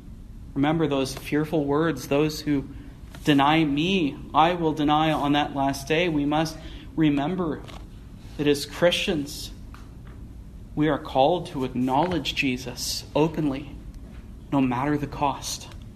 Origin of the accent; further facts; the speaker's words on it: California, United States; I'm a man from the San Fernando Valley. I say like and dude a lot.